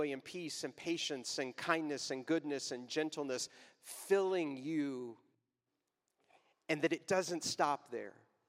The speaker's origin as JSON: {"language": "English", "town": "Waco", "region": "Texas", "country": "United States", "tie": "born or raised there", "said": "You need to understand that my sister and I grew up in Waco, Texas"}